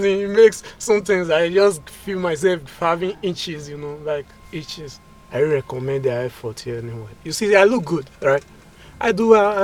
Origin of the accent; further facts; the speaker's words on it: Nigeria; moved away as an adult; also born or lived in Italy; now in New York, United States; from Nigeria, and I'm 27 years old. So I've been in New York for 2 months plus.